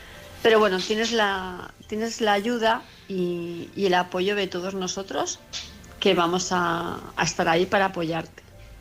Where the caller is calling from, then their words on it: Palma, Balearic Islands, Spain; de Palma de Mallorca